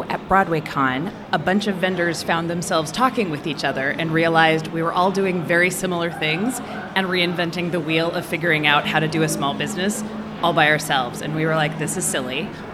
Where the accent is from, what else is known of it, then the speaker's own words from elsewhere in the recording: Seattle, Washington, United States; I'm from Seattle. Like, we all flew in from different places just to be here today.